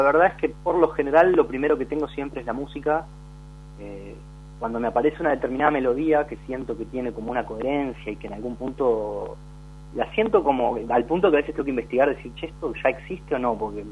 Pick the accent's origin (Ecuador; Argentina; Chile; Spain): Argentina; Concepción del Uruguay, Entre Ríos; also born or lived in Río Gallegos; Después cuando nos volvimos a Concepción del Uruguay, que es de donde es toda mi familia, que retornamos del sur, por decir de alguna manera, por cuestiones laborales